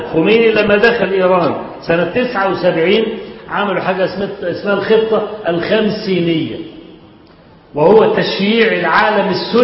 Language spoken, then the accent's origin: Arabic; Egypt; فكلامي مش لاني انا مصري،